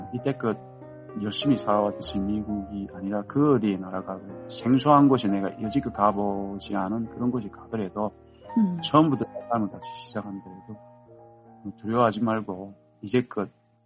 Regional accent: North Korea; moved away as an adult; now in United States; 시애틀 근교에 살고 있는 탈북민입니다.

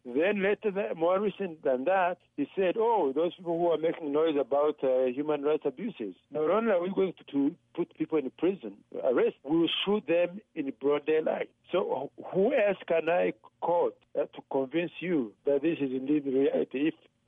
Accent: Canada; I grew up here in Canada, so I'm a citizen of Canada.

